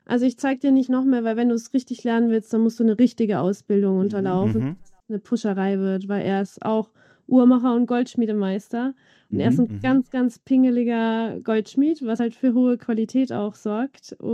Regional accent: Coburg, Bavaria, Germany; dass die Reichweite weit über die Stadtgrenzen meiner Heimat Coburg hinausging

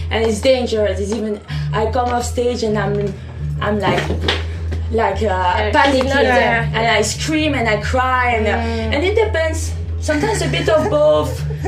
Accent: Belgium; No, but we are super happy to be in because we are from Belgium.

